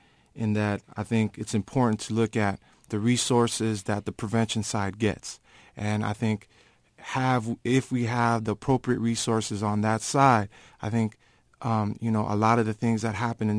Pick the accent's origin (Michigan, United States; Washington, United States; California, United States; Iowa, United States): California, United States; San Francisco; And, you know, I was born and raised in the Mission, and I live on 26 and Lucky Street. and that's right near Bernal Dwellings.